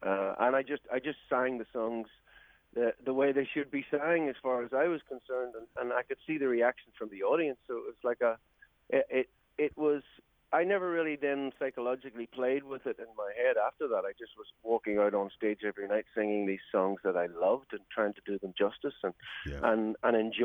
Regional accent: Ireland; I'm obviously with an accent like this. I'm an Irishman

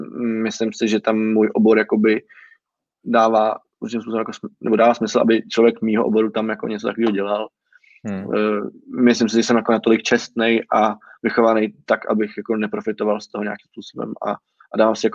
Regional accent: Prague, Czechia; Já jsem z Radotína, žiju tam od roku 98, moje máma se tam narodila, mám tam prostě dědu, který tam dělal v cementárně a pak na úřadě, moje teta tam dělá na úřadě a prostě jsme taková jakoby radotínská rodina.

